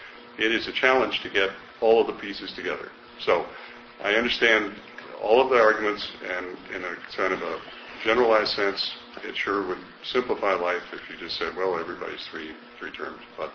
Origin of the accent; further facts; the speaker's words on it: the South, United States; I grew up in the South.